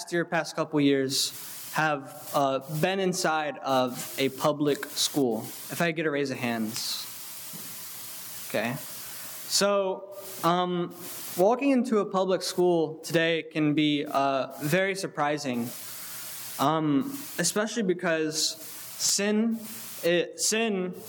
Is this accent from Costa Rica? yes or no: yes; Costa Rica; now in United States; gave me some pride, not only as a Costa Rican, but as an American there.